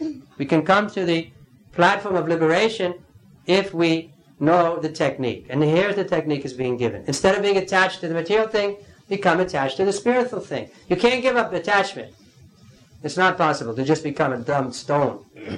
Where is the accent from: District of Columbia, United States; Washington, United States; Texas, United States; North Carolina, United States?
North Carolina, United States; born there; This is my home. I was born here in North Carolina, and I'm proud of it.